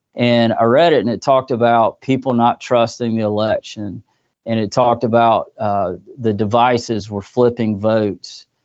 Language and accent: English; Newnan, Georgia, United States; So, again … I'm from Noonan, Georgia. We're about 40 miles south of the capital here in Atlanta.